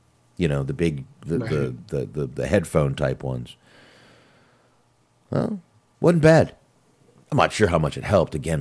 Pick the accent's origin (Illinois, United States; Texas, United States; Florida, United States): Texas, United States; Just because I'm from Texas, I'm supposed to play a Texas band?